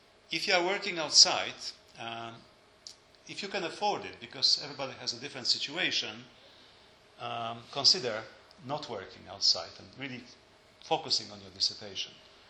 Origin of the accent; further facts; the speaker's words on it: Lublin, Lublin Voivodeship, Poland; English is a second language; My family comes from a neighborhood of Radom. I grew up in Lublin, and I think that's maybe that's true.